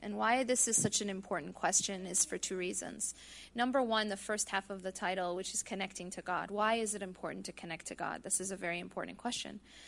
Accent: Wisconsin, United States; now in Raleigh, United States; I grew up in Wisconsin in the Midwest, and yeah, we're okay over there, but the South is pretty warm, mashallah. I live in Raleigh

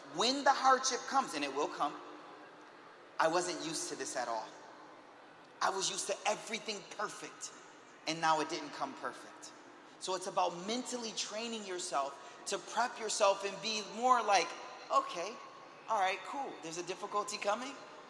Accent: Buffalo, New York, United States; I'm from Buffalo, New York.

